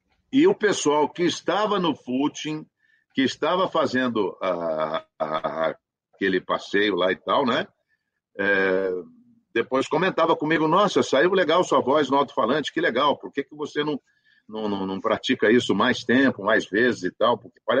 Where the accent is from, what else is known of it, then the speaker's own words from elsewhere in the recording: Brazil; accent: caipira; o que era marinheiro realmente de primeira viagem, tinha um sotaque muito caipira, e achava que tem uma voz bonitinha.